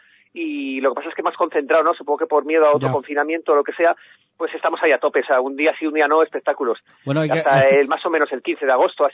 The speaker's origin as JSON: {"language": "Spanish", "town": "Madrid", "region": "Community of Madrid", "country": "Spain", "tie": "born there", "also_born_or_lived": "Barcelona", "lives_now": "Sierra de Gata, Spain", "said": "yo nací en Madrid"}